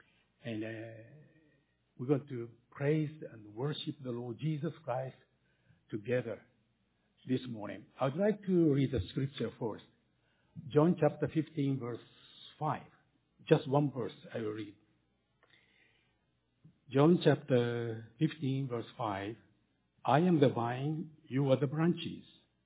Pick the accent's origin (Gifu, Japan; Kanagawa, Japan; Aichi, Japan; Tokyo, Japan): Aichi, Japan; Nagoya; moved away as an adult; Then, 1 year after the war, we had to come back to Japan. I grew up in Nagoya, and in 1970, I went to Düsseldorf, Germany, to study at the university.